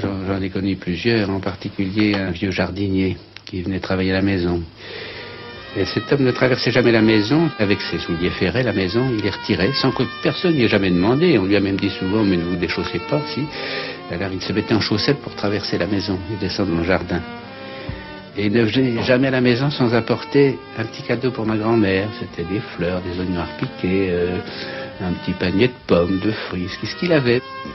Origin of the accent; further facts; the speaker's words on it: Avranches, Normandy, France; Moi, je suis originaire de la Manche et c'était à Vranches.